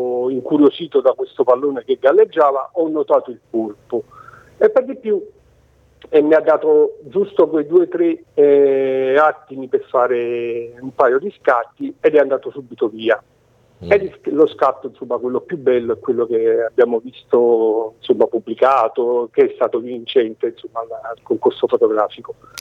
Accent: Naples, Campania, Italy; La Sicilia è tutta bella, poi io, essendo napoletano, sono molto legato alla Sicilia.

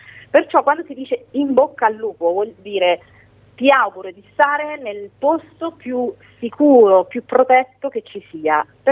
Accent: Umbria, Italy; born there; come tu sai, io sono umbra di nascita

